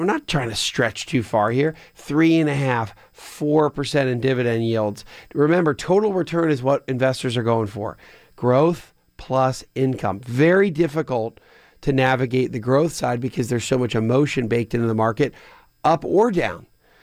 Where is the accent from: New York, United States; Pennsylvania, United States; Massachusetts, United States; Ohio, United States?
Pennsylvania, United States; Pennsylvania, my home state, North Carolina, my alma mater state